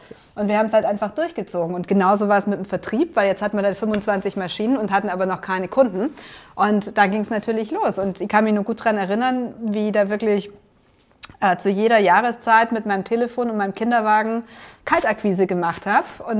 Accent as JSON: {"language": "German", "region": "Bavaria", "country": "Germany", "tie": "born there", "said": "Und wir sind ja gebürtig aus dem Allgäu."}